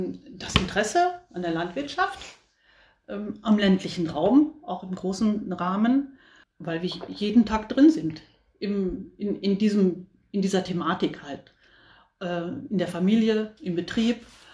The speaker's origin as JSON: {"language": "German", "region": "North Rhine-Westphalia", "country": "Germany", "said": "bin Landfrau, auch aus dem Kreis Höxter. Wir kommen alle aus dem Kreis Höxter."}